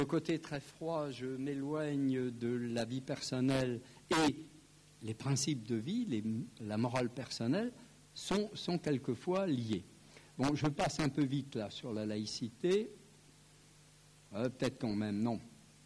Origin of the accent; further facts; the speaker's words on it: Grand Est, France; je suis alsacien. C'est-à-dire que j'ai été formé, et j'ai exercé mon métier de prof d'histoire, dans une partie de la République qui n'est pas laïque.